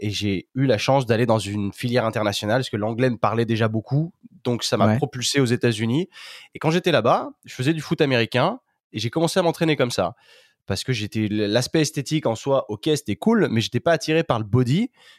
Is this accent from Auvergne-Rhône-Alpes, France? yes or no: yes; Auvergne-Rhône-Alpes, France; moved away as an adult; now in New York, United States; j'ai 30 ans. Je viens de la Savoie, donc c'est pas très grand au départ.